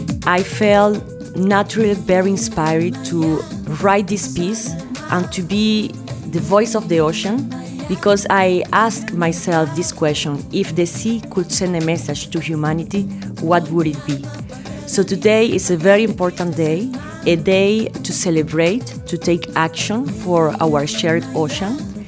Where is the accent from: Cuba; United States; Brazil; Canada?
Cuba; as I was born and raised in Cuba, I have a very deep connection with water. And we Cubans